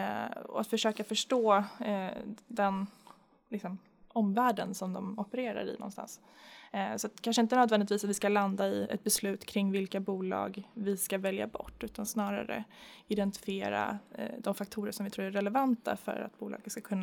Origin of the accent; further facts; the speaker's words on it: Norrköping, Östergötland, Sweden; Jag kommer ju från Norrköping.